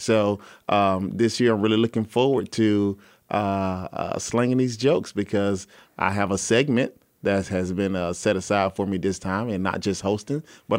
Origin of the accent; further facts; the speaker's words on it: Florida, United States; I went to William & Raines. I grew up on Moncrief.